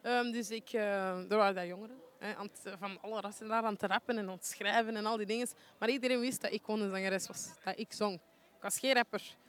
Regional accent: Antwerp, Flanders, Belgium; Ik ben geboren in Borgerhout ik ben dan verhuisd van Borgerhout. Ik woonde daar daarna en toen ben ik verhuisd van Borgerhout naar Antwerpen-Zuid, waar ik nog steeds woon met mijn mama.

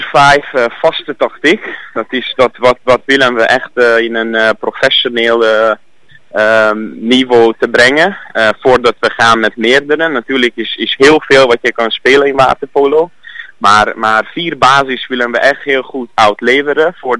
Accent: Hungary; Dutch is a second language; now in Netherlands; Ik kom uit van Hongarije. En ik woon hier in Nederland al 8 jaar.

